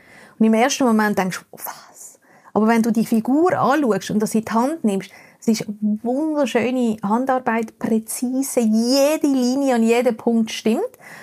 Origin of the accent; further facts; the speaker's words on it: Colombia; German is a second language; now in Germany; ich bin einfach so aufgewachsen in Kolumbien.